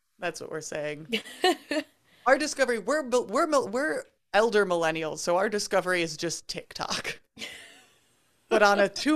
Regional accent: Midwest, United States; Yeah, but as a Midwesterner, it just

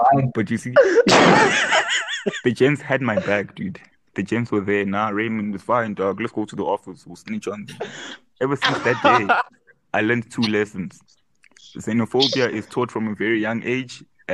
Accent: Zimbabwe; back then in the days, I would make sure no one finds out I'm from Zim, bruh.

